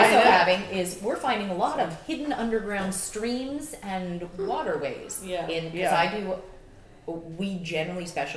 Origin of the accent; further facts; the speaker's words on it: Los Angeles, California, United States; And I very much react to everybody's negative vibes, because I'm from Los Angeles.